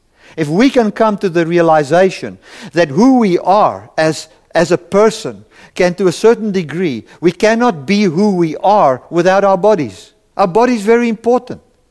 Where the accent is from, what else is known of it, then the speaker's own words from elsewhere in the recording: South Africa; I come from South Africa, and all of you know